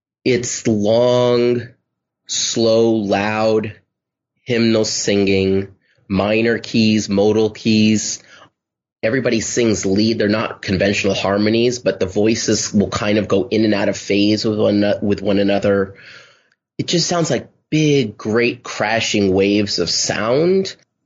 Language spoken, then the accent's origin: English; Los Angeles, California, United States; I grew up in Los Angeles, and I remember listening